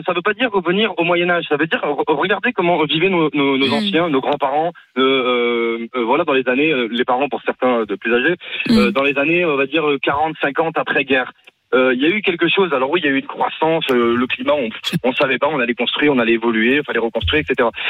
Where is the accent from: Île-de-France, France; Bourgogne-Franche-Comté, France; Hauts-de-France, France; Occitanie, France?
Occitanie, France; Toulouse; now in Béarn, France; J'habitais à Toulouse, j'ai grandi à Toulouse, j'ai déménagé il y a 6 mois pour aller me mettre au vert, comme on dit, pour aller vivre. J'habite à la ferme en fait.